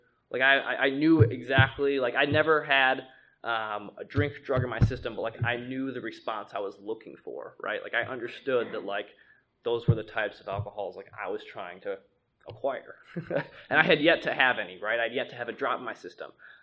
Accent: Wisconsin, United States; So I grew up in Wisconsin my whole life. If you're familiar at all, like it's near Milwaukee

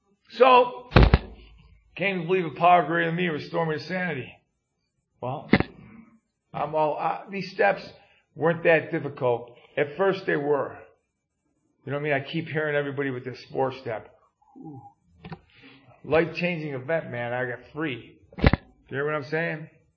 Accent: New York, United States; now in Pennsylvania, United States; And I come from New York on the Canadian border. I came to Pennsylvania via the Department of Corrections.

